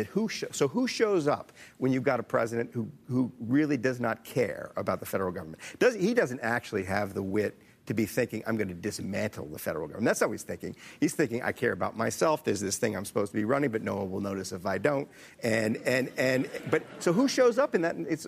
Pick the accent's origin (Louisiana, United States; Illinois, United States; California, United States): Louisiana, United States; New Orleans; I grew up in New Orleans, and we used to, you'd figure out whether a hurricane was coming by going out and throwing a Frisbee.